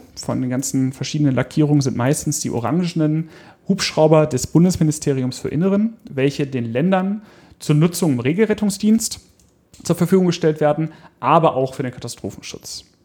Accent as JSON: {"language": "German", "town": "Hanover", "region": "Lower Saxony", "country": "Germany", "tie": "born or raised there", "said": "hier in meiner Heimatstadt Hannover"}